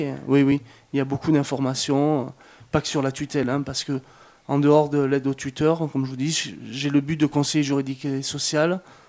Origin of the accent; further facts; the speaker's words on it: Montpellier, Occitanie, France; Moi, je viens de Montpellier, en plus, à la base.